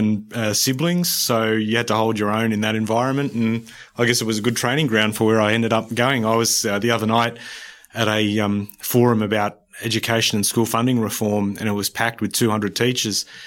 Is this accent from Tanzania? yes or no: no; Western Sydney, New South Wales, Australia; Growing up in Western Sydney, it was a platform that you could definitely make some noise to affect change.